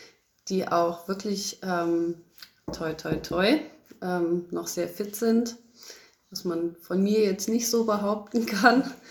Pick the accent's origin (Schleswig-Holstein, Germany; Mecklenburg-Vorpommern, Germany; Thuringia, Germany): Schleswig-Holstein, Germany; now in Allgäu, Germany; Ich komme nicht von hier, ich komme aus dem Speckgürtel Hamburgs, okay. Aus dem südlichen Zipfel Schleswig-Holsteins und bin der Liebe wegen hierher gezogen, vor jetzt 13 Jahren.